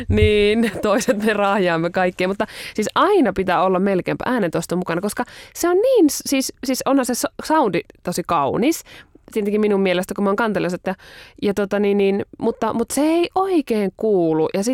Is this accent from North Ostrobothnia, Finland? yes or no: yes; North Ostrobothnia, Finland; se meillä Pohjois-Pohjanmaalla on ehkä sitten tuonne niin kuin luterilainen seurakunta on ehkä vähän isompi